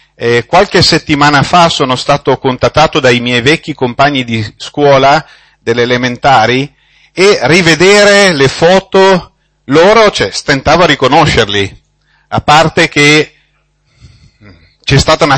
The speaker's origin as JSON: {"language": "Italian", "region": "Piedmont", "country": "Italy", "tie": "born there", "moved": "as an adult", "lives_now": "Trentino, Italy", "said": "però non sono un trentino. 30 anni fa, io sono nativo della provincia di Torino, mi sono trasferito per motivi di lavoro in Trentino e da allora vivo lì."}